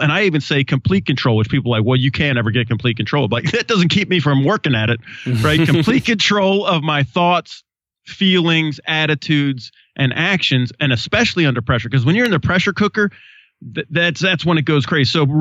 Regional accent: Australia; And my mom and dad were missionaries. So I grew up in Australia, but we were never allowed to fight back as missionaries.

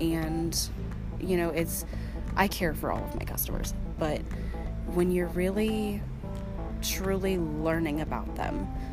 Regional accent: San Angelo, Texas, United States; I'm in San Angelo.

